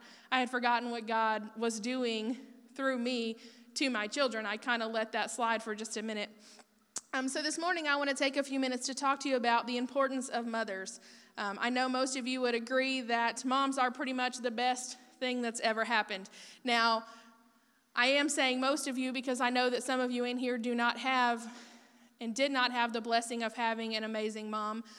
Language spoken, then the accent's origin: English; Madisonville, Kentucky, United States; I'm from Madisonville, Kentucky.